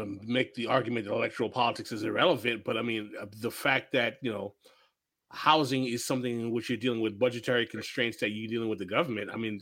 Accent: New York City, New York, United States; For example, I'm from New York City.

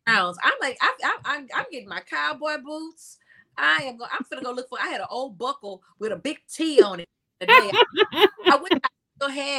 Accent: Houston, Texas, United States; Oh yeah, but I'm a Texan girl. I'm a Houston so I know rodeo time.

